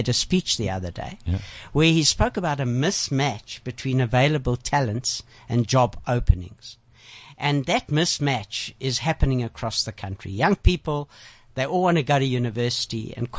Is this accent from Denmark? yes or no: no; Klerksdorp, North West, South Africa; So I come from Klagsdorp.